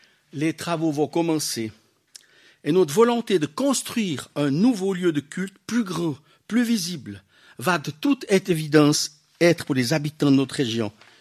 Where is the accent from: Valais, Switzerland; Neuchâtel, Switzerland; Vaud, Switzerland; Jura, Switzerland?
Vaud, Switzerland; J'attends, on est Suisse, on essaye d'être discret, pas trop faire parler de nous. En plus de ça, on est Vaudois.